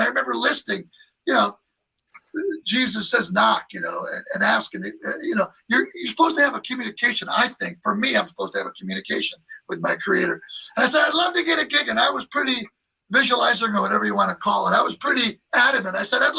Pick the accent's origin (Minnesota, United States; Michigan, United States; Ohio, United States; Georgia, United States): Michigan, United States; Detroit; And I'm from Detroit. We're Midwesterners, kind of no BS